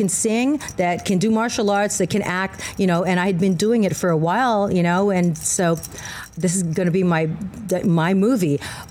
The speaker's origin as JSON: {"language": "English", "region": "Hawaii", "country": "United States", "said": "because I'm from Hawaii. I'm used to walking around barefoot."}